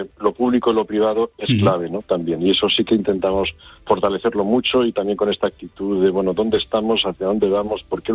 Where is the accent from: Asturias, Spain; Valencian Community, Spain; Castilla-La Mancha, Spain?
Valencian Community, Spain; no como valencianos, sino ya como a nivel nacional, de lo que tenemos en nuestro país